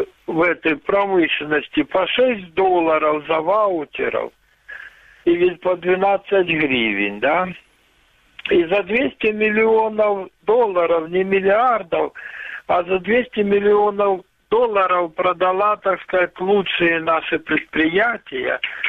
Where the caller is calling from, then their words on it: Luhansk Oblast, Ukraine; Луганская область.